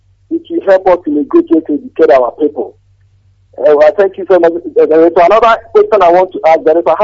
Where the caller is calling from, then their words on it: United Arab Emirates; I'm calling from UAE.